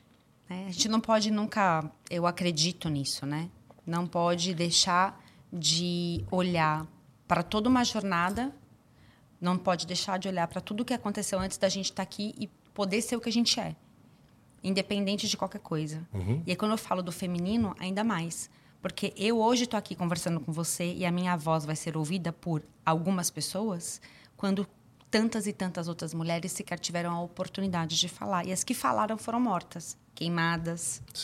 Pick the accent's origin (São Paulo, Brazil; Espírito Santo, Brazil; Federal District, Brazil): São Paulo, Brazil; born there; Eu nasci em São Paulo. Minha mãe veio para São Paulo com 8 anos de idade. Eu nasci aqui. Meus pais são testemunhas de Jeová.